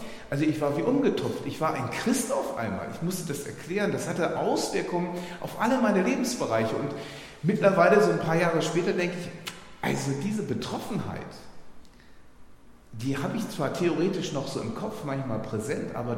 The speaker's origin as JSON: {"language": "German", "region": "Hamburg", "country": "Germany", "said": "Ich komme ja noch aus Hamburg und so, das ist ja noch so nördlicher"}